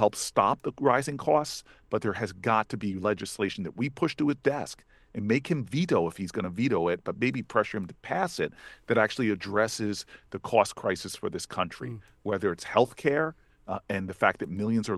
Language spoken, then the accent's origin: English; Newark, New Jersey, United States; make transformative change in my hometown of Newark.